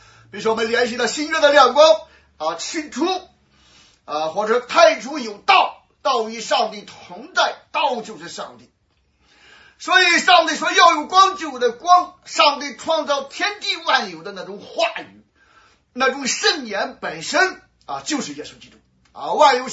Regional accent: China; 当然我们中国人讲的顺天者昌逆天者什么亡

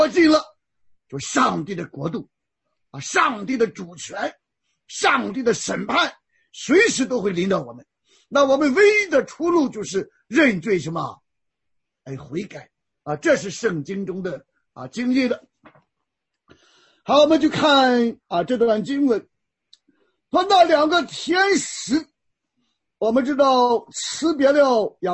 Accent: China; 或者我们中国人讲很有气势

